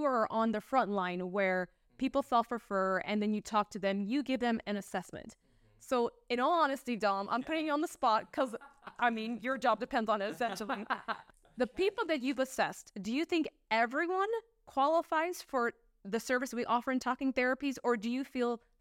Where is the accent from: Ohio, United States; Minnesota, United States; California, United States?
California, United States; Los Angeles; Because we're from the Los Angeles area and everyone's like, oh, there's so many guns in LA, you're gonna get killed.